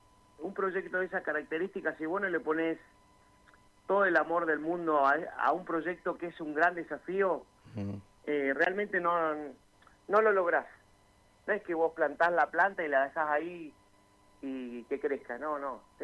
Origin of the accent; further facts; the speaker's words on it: Esquel, Chubut, Argentina; yo me crié acá en Esquel, nacido y criado, mis padres vinieron de Corrientes, mi madre de Cutralcó, somos 4 hermanos, yo me crié al lado de mi padre peluquero